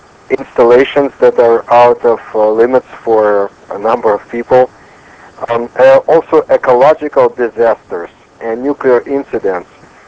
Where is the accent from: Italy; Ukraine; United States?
Ukraine; born there; accent: Ukrainian; English is a second language; Well, actually, I was born in Ukraine, in the Soviet Union. And my accent, I think, is more Ukrainian than any.